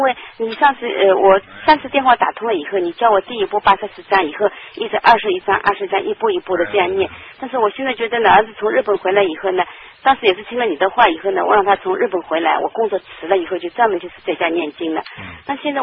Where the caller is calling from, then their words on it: China; 我是大陆的。